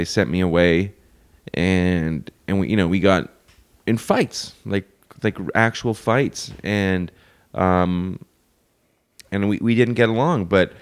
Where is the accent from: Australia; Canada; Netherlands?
Canada; I'm Canadian, immigration issues, everything's fine.